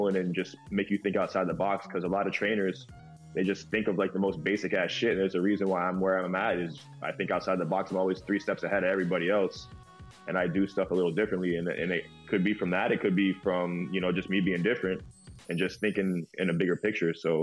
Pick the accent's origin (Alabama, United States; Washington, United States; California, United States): California, United States; Hollywood; Oh, you know, bro, we're from Hollywood, man.